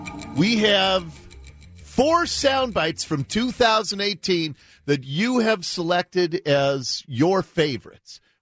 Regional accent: Ballard, Washington, United States; where the guy I grew up next to in Ballard, who still lived there as of a few months ago

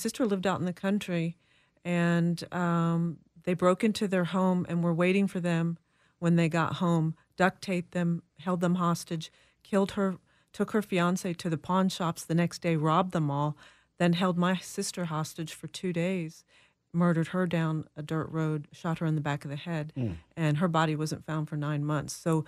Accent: North Carolina, United States; I grew up in North Carolina.

